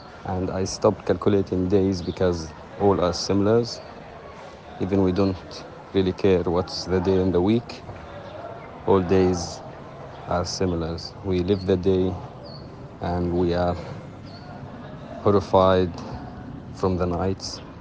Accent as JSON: {"language": "English", "town": "Jabalia", "region": "Gaza Strip", "country": "Palestine", "tie": "born or raised there", "said": "I'm born and raised in Jabalia camp as a refugee. My entire family, my father, my grandfather, we lived our entire life in Jabalia camp."}